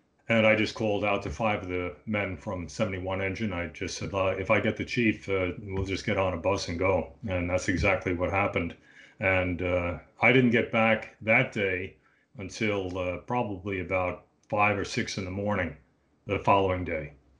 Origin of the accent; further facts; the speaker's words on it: Bronx, New York, United States; now in New Jersey, United States; No, I grew up in the Bronx.